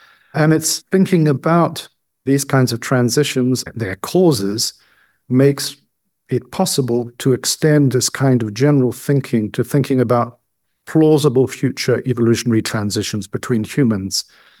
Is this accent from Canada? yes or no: no; New Zealand; moved away as an adult; I'm a New Zealander by birth, grew up there, did my PhD there, and then spent most of the rest of my life abroad.